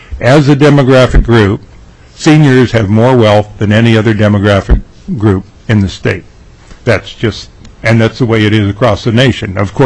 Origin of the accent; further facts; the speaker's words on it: Alaska, United States; I'm from the Kenai Peninsula Borough.